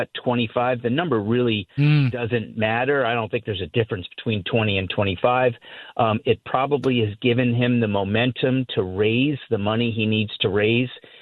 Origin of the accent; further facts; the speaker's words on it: Westport, Connecticut, United States; Opportunities exist for us to move people from New York and Massachusetts, my hometown of Westport.